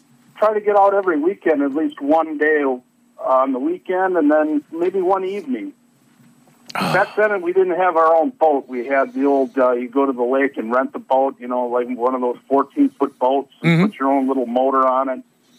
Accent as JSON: {"language": "English", "town": "Grafton", "region": "Wisconsin", "country": "United States", "tie": "born or raised there", "said": "I lived in Grafton, which is north of Milwaukee."}